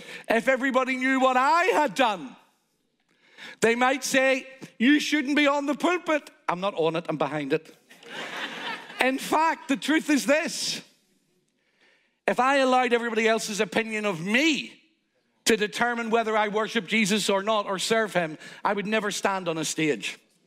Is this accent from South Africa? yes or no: no; Ireland; now in London, United Kingdom; let me tell you loud and clear as an Irishman can be in London